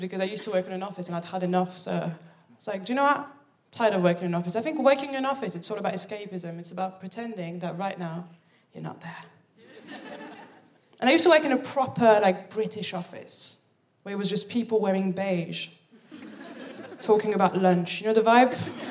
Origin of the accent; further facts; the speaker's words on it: Paris, Île-de-France, France; also born or lived in Birmingham, United Kingdom; I'm from Paris. It's good, isn't it? Now, I did live in Birmingham for 7 years willingly.